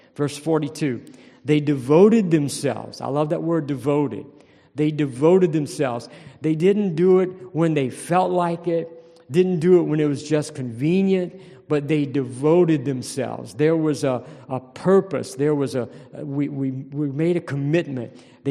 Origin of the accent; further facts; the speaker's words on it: Louisiana, United States; I love food. I'm from South Louisiana. I love food.